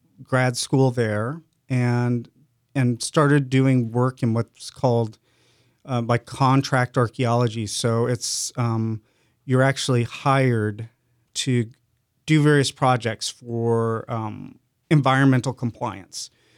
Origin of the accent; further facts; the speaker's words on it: Albuquerque, New Mexico, United States; When I was growing up, I grew up in New Mexico, in Albuquerque, New Mexico, and New Mexico has a really rich cultural history, and there's lots of Native American sites and ruins around the state.